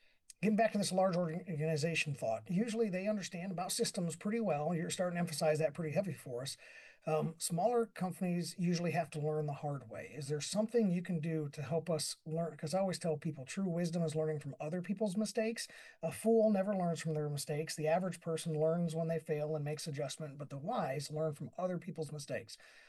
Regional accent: Kentucky, United States; How do I keep maybe my Kentucky culture, my hometown touch, while growing and professionalizing myself

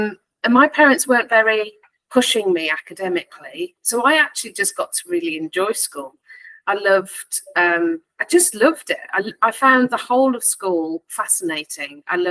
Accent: Walsall, West Midlands, United Kingdom; So I came from the Black Country, working class Walsall. My parents divorced when I was young.

